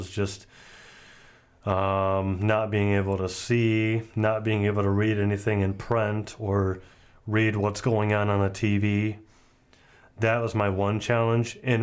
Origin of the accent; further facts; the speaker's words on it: Grand Rapids, Michigan, United States; I have. I was born and raised here in Grand Rapids, Michigan. Mm-hmm. I've lived here as long as I can remember.